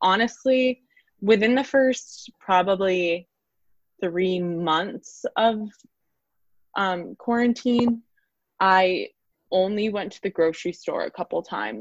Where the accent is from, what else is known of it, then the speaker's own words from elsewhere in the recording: Augusta, Maine, United States; now in Boston, United States; I am originally from Augusta, Maine.